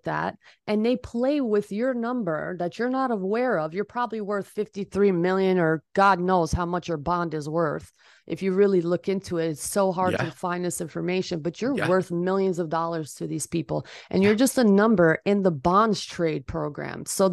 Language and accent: English; Albania; Mercury, where I'm from, I'm from Albania, by the way, and we have like ancient teachings of all this knowledge.